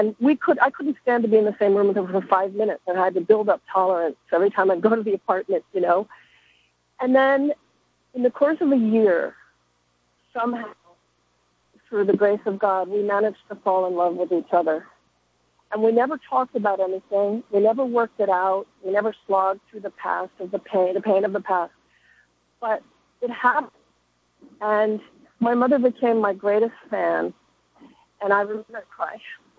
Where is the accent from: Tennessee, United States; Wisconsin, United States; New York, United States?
New York, United States; Though I'm from New York.